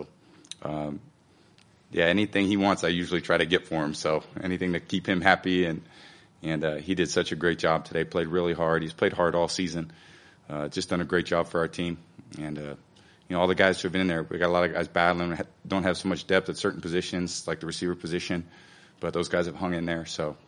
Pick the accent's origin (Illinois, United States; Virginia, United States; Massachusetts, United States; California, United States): California, United States; San Mateo; I was a kid growing up in San Mateo when Niners were doing that too.